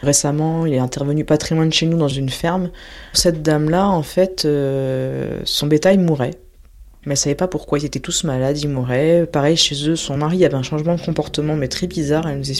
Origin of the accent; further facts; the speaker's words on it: Montluçon, Auvergne-Rhône-Alpes, France; born there; j'ai 30 ans, je suis voyante. J'habite à Dompierre-sur-Bèbre dans le 03 et je suis née à Montluçon dans le 03 également, dans l'Allier.